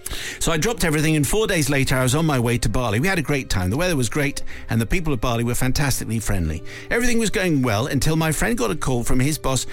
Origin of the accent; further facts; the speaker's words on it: Norwich, East of England, United Kingdom; "Where are you from?" they said. I said, "I'm from Norwich."